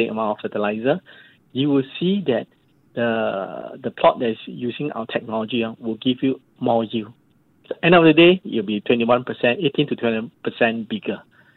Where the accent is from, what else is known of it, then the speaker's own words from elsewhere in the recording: Singapore; So I hope that as a company and as a Singaporean, we can contribute to that goal.